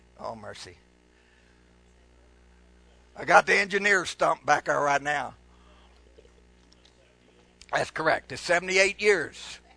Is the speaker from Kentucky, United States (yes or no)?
yes; Kentucky, United States; I'm from Kentucky, folks. I do the best I can with it.